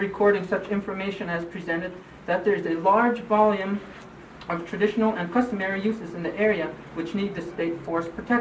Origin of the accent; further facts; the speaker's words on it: Yakutat, Alaska, United States; I'm a Tlingit Indian from Yakutat, Alaska. I'm 37 years old and was born and raised in Yakutat.